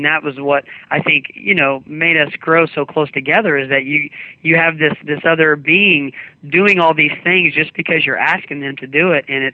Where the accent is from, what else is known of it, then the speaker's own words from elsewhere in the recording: Oklahoma, United States; now in Los Angeles, United States; my mom makes sure that I always remember that I'm from Oklahoma.